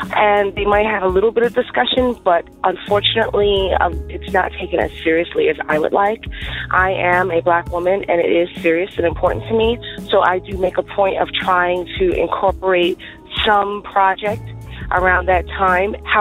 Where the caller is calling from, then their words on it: Englewood, New Jersey, United States; I'm calling from Englewood, New Jersey